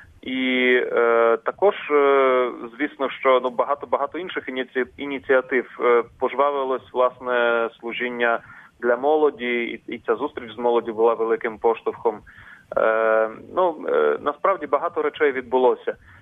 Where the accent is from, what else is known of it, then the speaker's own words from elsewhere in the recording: Kharkiv, Kharkiv Oblast, Ukraine; я сам з Харкова походжу.